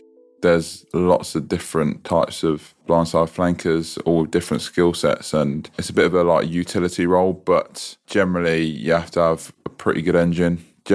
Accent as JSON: {"language": "English", "town": "Northampton", "region": "East Midlands", "country": "United Kingdom", "tie": "born or raised there", "said": "I grew up in St James or Duston area in Northampton. Franklin's Gardens is in St James. And my mum lives on the Weedon Road, which is on the same road as Franklin's Garden. Pretty working class area. A lot of kind of hardworking people living around there."}